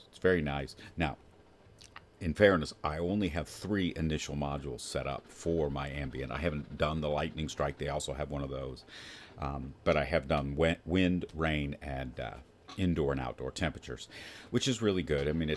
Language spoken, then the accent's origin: English; Indiana, United States; It seems strange, but I grew up in Indiana and we had a lot of thunderstorms, and you always want to know where lightning's actually striking.